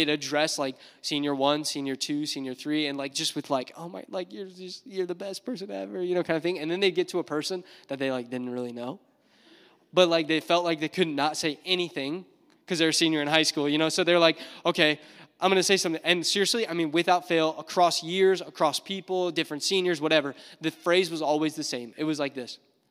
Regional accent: Indianapolis, Indiana, United States; I'm from Indianapolis, and we'd make the trek up to Hope College for a week-long conference retreat thing.

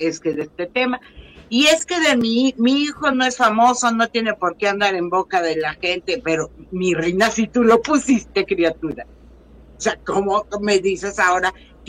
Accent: Mexico City, Mexico; born there; Pero yo sigo sin saber cómo se le llama a los nacidos, a los que nacimos en la CDMX.

